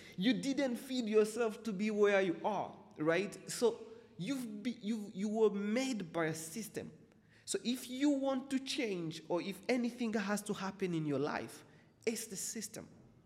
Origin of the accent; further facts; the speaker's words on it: Kigali, Rwanda; I'm a kid from Nyamirambo. And I've lived in two main locations in Nyamirambo.